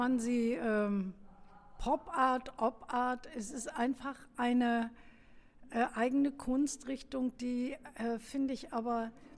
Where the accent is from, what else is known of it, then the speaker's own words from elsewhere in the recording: Wilhelmshaven, Lower Saxony, Germany; born there; now in East Frisia, Germany; Ich bin eine sogenannte Beute-Ostfriesin. Ich bin nämlich in Wilhelmshaven geboren und da wohnen die Friesen und bin dann Anfang der 70er Jahre hierher gekommen.